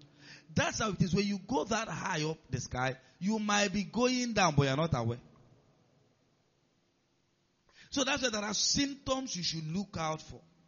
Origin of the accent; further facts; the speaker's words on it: Nigeria; If you are not Nigerian, as a Nigerian, you know.